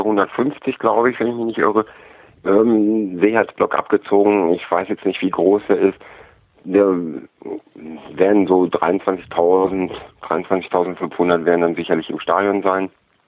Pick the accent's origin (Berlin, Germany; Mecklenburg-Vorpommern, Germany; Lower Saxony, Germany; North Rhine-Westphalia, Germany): Lower Saxony, Germany; Braunschweig; ich bin in Braunschweig geboren, aufgewachsen